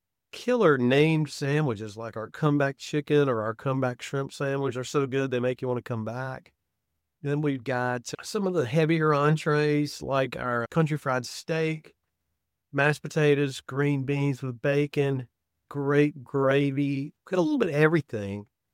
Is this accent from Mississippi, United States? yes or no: yes; Mississippi, United States; Growing up in the Mississippi Delta, I got to see all these just incredibly, Mississippi, Memphis, or Tennessee, Arkansas, Alabama, Georgia, Louisiana, good Lord, all that was just like right in my backyard.